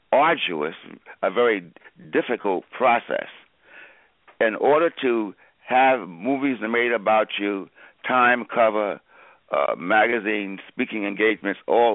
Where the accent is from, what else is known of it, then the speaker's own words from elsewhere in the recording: Georgia, United States; born there; Yes, I'm in Florida. I was born in Georgia, which is right next to Florida